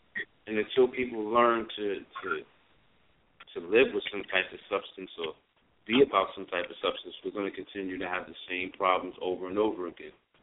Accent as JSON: {"language": "English", "town": "Astoria", "region": "New York", "country": "United States", "said": "even though I was from Astoria Project, still in all, it was like Queensbridge, you know, it was like another home."}